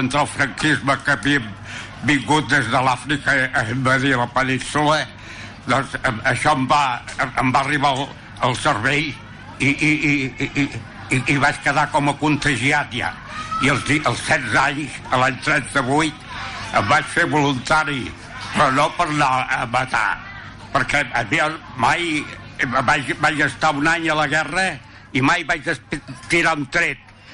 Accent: Catalonia, Spain; Com que he nascut al Penedès, això ho porto la sang des de petit. A casa eren pagesos

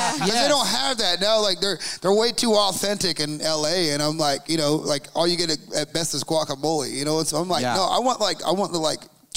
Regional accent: Georgia, United States; I'm from Georgia, so like we're like way too far from it, you know?

